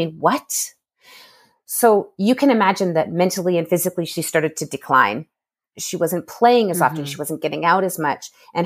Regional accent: Canada; born there; And I'm ashamed that, I mean, I'm Canadian born.

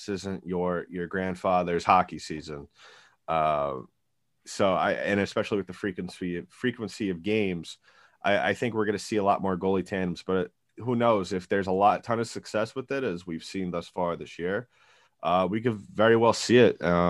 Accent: New York, United States; I'm not saying just because I'm from New York

